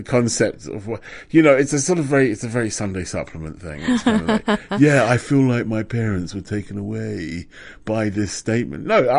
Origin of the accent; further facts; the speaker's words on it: London, United Kingdom; As a Londoner, right...